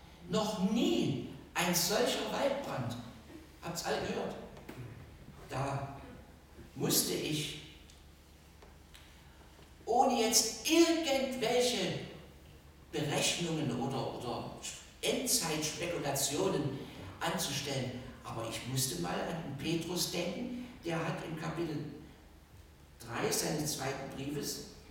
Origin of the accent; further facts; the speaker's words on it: Sosa, Saxony, Germany; Ich komme aus dem Ort, dem zentralen Weltort für die Schwibbögen aus Sosa.